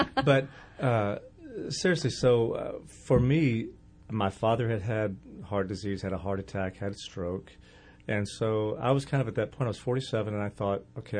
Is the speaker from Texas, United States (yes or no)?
no; Alabama, United States; I grew up in Alabama eating, you know, meat all three meals.